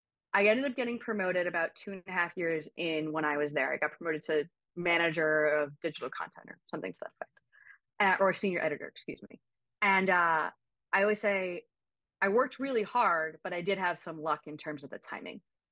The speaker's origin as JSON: {"language": "English", "town": "Montclair", "region": "New Jersey", "country": "United States", "tie": "born or raised there", "said": "The first thing to know is that I grew up in New Jersey. I grew up in Montclair, so just outside of the city."}